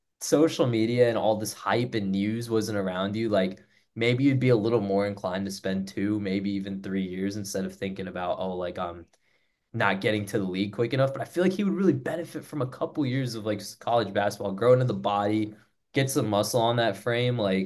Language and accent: English; New Jersey, United States; just hear me out. Like, I'm from Jersey.